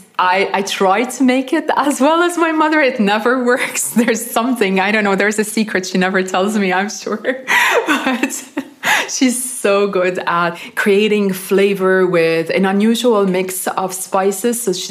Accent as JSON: {"language": "English", "country": "Lebanon", "tie": "born or raised there", "said": "I grew up in Lebanon, so I was very lucky to enjoy a huge variety of food coming from different regions of the country"}